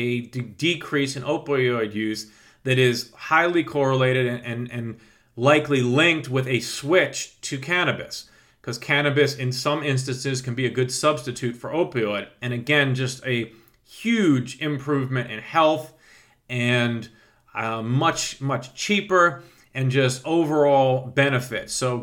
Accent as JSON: {"language": "English", "region": "California", "country": "United States", "said": "now my home state of California."}